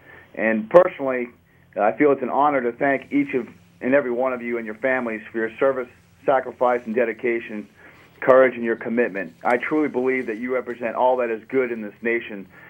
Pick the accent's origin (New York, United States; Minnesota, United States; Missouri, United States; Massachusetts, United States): Massachusetts, United States; Marlborough; now in Georgia, United States; give special thanks to the VFW Post 638 in Marlborough, Massachusetts, my hometown.